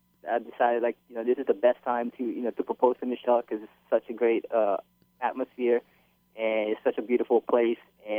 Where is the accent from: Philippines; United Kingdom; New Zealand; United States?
Philippines; born there; And I'm Filipino, and I was born in the Philippines.